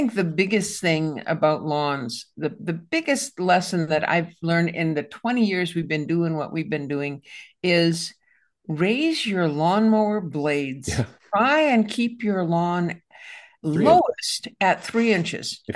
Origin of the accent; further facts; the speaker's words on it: Midwest, United States; So, Don, you know, I grew up back in the Midwest, and there was a plant there that I really loved